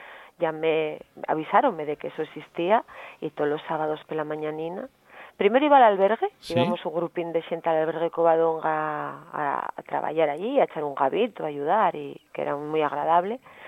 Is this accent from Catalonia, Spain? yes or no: no; Turón, Asturias, Spain; yo soy del Descuenques, de Turón, y la copla forma parte del ADN de alguien del Descuenques.